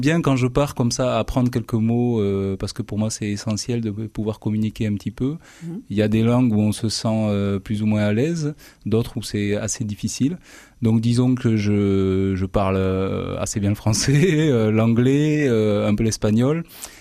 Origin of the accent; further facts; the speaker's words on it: Pau, Nouvelle-Aquitaine, France; Oui, alors je suis de Pau. Qui n'est pas très loin. Enfin voilà, je suis de Pau, je suis collaborateur d'architecte de métier.